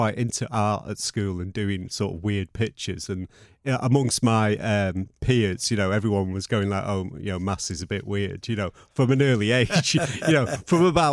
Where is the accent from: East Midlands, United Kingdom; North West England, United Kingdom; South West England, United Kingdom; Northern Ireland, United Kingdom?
North West England, United Kingdom; Levenshulme; You know, growing up in Levenshulme back then, you were just thrown out of the house, you know, when at daybreak and brought in when the street lamps came on.